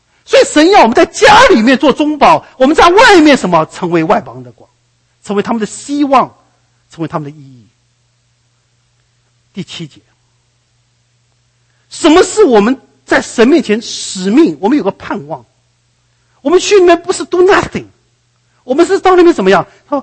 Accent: Taiwan; 我是从台湾来的，我对天安门事件也不懂

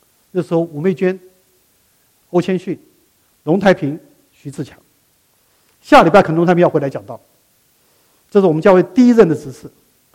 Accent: China; 你知道我们中国人很难说感恩的话

